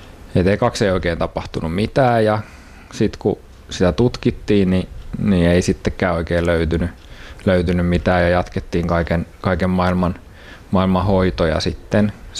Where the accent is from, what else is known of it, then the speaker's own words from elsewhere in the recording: Turku, Southwest Finland, Finland; mä oon jo nelikymppinen ja Leena pahasti lähestyy sitä. Mä oon turkulainen ja Leena on Raumalta alun perin. Mä olen aika sellaista perinteisestä suomalaisesta kodista tuosta Nummen pakalta kotoisin